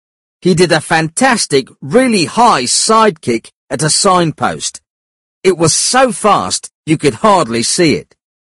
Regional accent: London, United Kingdom; I grew up in the East End of London, and I used to box as a kid.

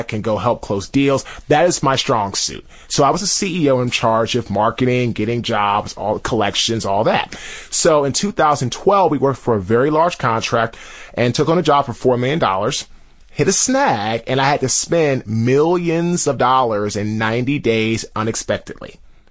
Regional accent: Washington, District of Columbia, United States; I'm 37 years old. I'm from Washington, D.C.

